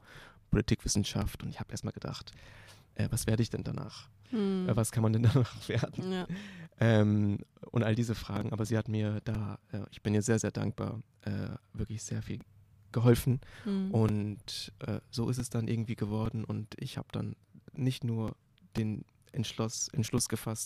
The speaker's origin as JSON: {"language": "German", "town": "Bochum", "region": "North Rhine-Westphalia", "country": "Germany", "tie": "born or raised there", "said": "Seit letztem Jahr bin ich zurück in meine Heimat, wieder in Bochum"}